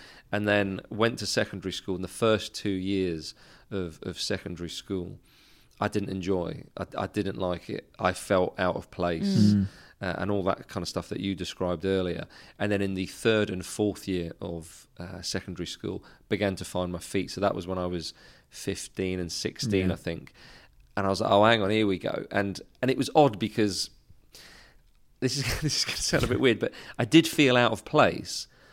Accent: Scotland, United Kingdom; my parents were English and I grew up in Scotland.

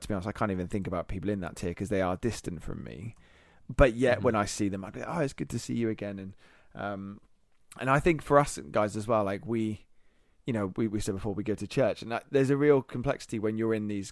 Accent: United Kingdom; I can't unfriend you because I'm British and I don't want to.

